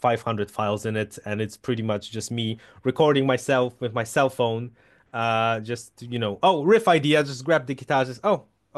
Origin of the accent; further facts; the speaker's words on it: Poland; first language Polish; English is a second language; no, I'm Polish, so